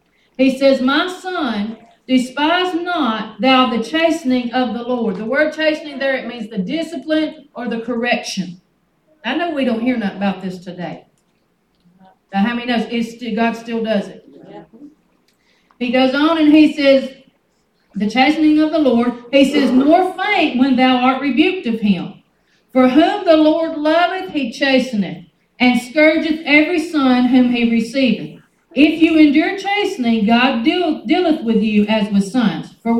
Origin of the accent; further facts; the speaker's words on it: United States; I live in America. I'm an American.